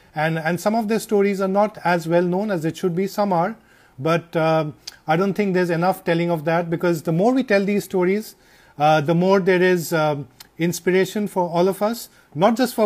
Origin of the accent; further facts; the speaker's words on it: West Bengal, India; There's been a terrible cyclone in my home state, West Bengal, and our neighboring state, Orisha